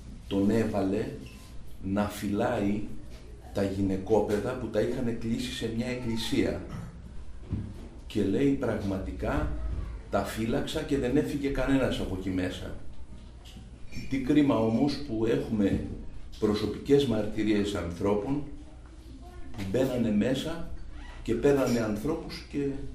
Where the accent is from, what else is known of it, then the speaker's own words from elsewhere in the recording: Vergalianoi, Greece; επειδή είχε περάσει και από την πατρίδα μου στους Βεργαλιάνους